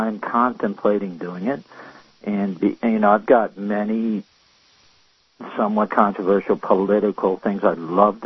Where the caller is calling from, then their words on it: North Carolina, United States; I'm calling you from North Carolina, and I do teach also